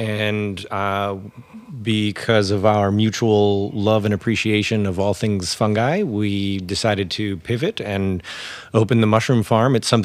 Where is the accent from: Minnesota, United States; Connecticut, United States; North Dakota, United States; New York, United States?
New York, United States; East Berne; Yeah, I am from East Bern, New York, which is part of the hill towns.